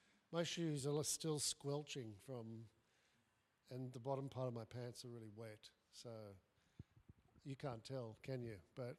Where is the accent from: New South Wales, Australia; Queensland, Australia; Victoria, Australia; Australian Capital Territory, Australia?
New South Wales, Australia; Brookvale; I grew up in Brookvale in the 60s, so I can spot an Italian name a mile away because it was Little Italy back in those days.